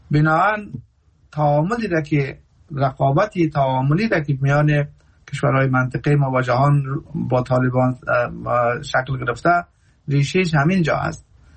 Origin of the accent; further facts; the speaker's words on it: Afghanistan; ما مردم که از افغانستان هستیم